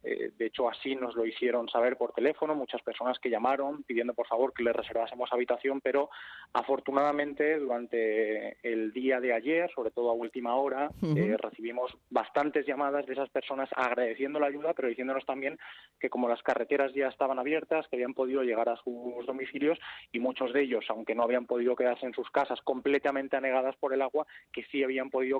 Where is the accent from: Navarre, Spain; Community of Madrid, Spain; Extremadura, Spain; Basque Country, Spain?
Community of Madrid, Spain; now in Porto Cristo, Spain; Yo soy madrileño, sí. Yo estoy viviendo en Puerto Cristo